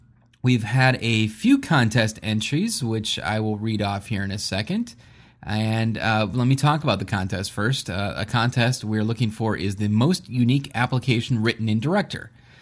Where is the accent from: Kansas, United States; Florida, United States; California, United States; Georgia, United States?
Florida, United States; Fort Lauderdale; But anyways, that's where we're from. We are from Fort Lauderdale, Florida.